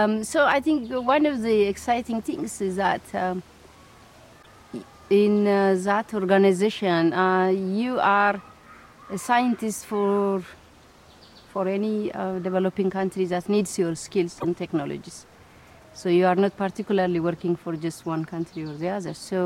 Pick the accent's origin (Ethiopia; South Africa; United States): Ethiopia; when it was announced that I'm from Ethiopia